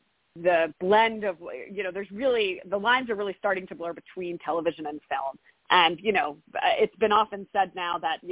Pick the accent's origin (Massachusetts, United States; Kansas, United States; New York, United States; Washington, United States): New York, United States; Also, I'm from New York. You know, I lived in New York for many years.